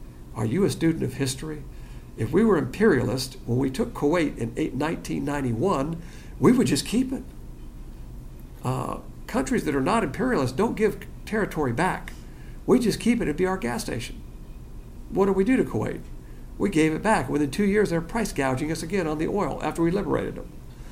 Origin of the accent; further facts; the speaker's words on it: the South, United States; as a Southerner